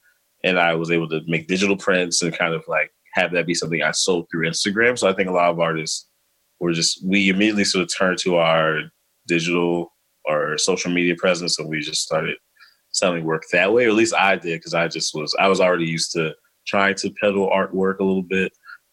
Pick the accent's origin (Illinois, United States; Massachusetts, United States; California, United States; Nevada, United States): Illinois, United States; Chicago; And then, you know, growing up in Chicago, that's how I sort of stumbled into college and went away.